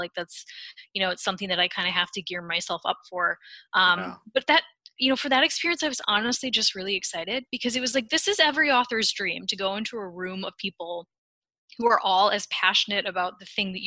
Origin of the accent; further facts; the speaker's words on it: Midwest, United States; I'm from the Midwest originally, not from Kansas